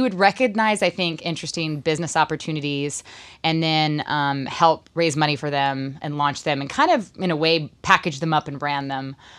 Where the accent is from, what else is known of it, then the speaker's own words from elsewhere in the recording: Tulsa, Oklahoma, United States; also born or lived in Veneta, Oklahoma; I was born in Veneta, Oklahoma, but grew up in Tulsa.